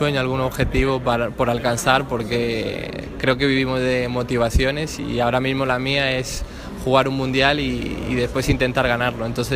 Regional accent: Spain; born there; yo también nací en España y tengo orgullo, ¿no?, de tener también la nacionalidad española, porque acogió a mi familia

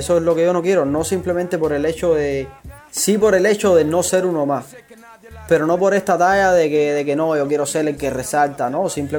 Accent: Cuba; Yo feliz porque al final esta es mi tierra, ¿me entiendes?

